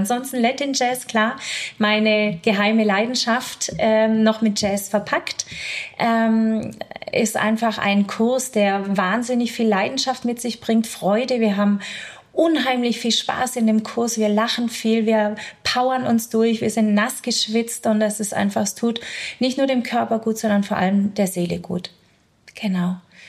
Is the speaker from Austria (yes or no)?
no; Belgium; first language French; German is a second language; ich komme tatsächlich aus einer belgischen Familie. Bei mir ist es ein bisschen komplizierter. Also ich bin adoptiert worden, kam in eine belgische Familie rein und spreche tatsächlich, meine Muttersprache ist tatsächlich Französisch.